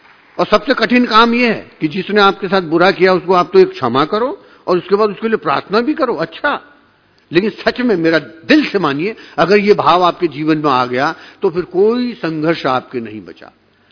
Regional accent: Uttarakhand, India; मैं उत्तराखंड का रहने वाला हूं तो मैं केदारनाथ के पास मेरा, मैंने जमीन लिया है, वहां पर छोटा सा एक मैंने घर बनाया

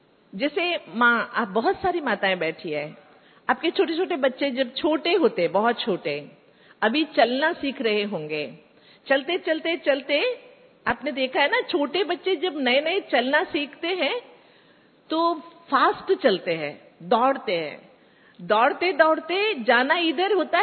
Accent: Karnataka, India; मैं कर्नाटक से हूं

